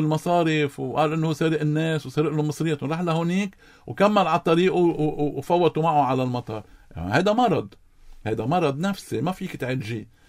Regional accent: Lebanon; كلبنانيين

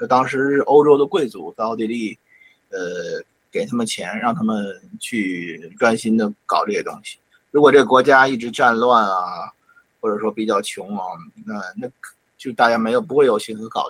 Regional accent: Tianjin, China; 我的老家这个天津

